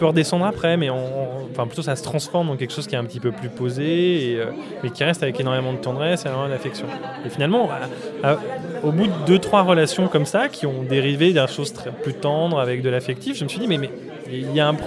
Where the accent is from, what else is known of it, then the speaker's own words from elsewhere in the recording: Lyon, Auvergne-Rhône-Alpes, France; now in Paris, France; Moi, je suis de Lyon.